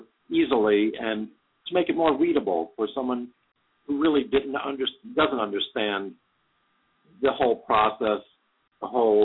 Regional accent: New York, United States; We're both from New York State. We have similar upbringings.

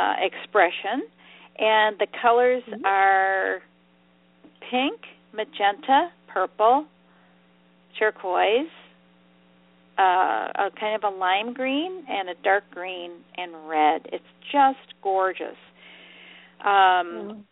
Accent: Ohio, United States; Well, I grew up in Ohio.

